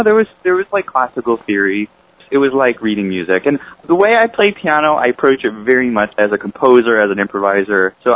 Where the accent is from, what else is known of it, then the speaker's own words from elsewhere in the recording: Riverside, California, United States; also born or lived in Orange County; I'm from California, born in Torrance, grew up in Riverside, kind of out in the cow country, you know, not a big entertainment location. And then I moved to Orange County, pretty close to L.A.